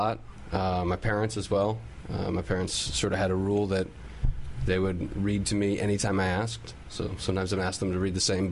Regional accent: Arlington, Virginia, United States; Arlington, Virginia.

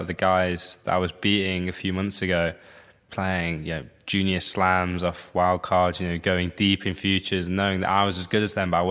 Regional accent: United Kingdom; Obviously being British helps because there's a lot of good opportunities that, you know, brands and, you know, cool companies want to be associated with you as well.

